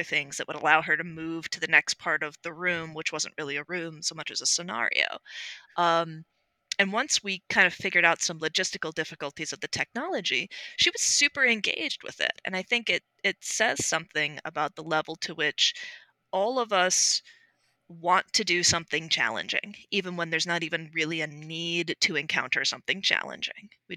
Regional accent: United States; wow, you're getting sued because I'm an American.

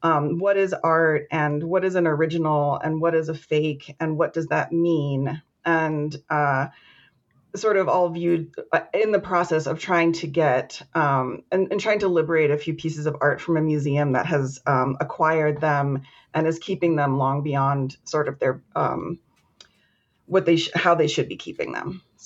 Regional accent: Florida, United States; Yeah, I'm from Florida

